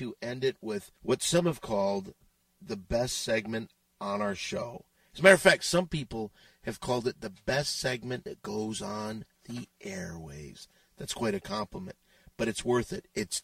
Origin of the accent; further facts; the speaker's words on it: Michigan, United States; You know, we're both from Michigan.